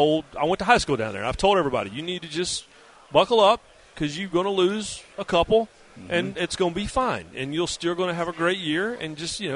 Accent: the Carolinas, United States; And it's not just because I grew up in the Carolinas.

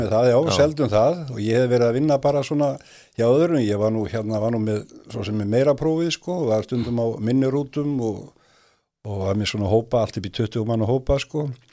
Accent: Reykjavík, Capital Region, Iceland; Og eins og menn vita þá var ekki langt í Vatnsmýrina og flugvöllin. Þannig að ég ólst upp einlega í kringum flugvöllin.

